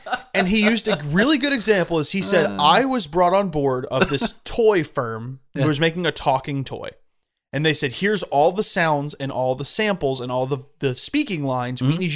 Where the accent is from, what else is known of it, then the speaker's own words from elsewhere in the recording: United States; It doesn't matter. I'm American.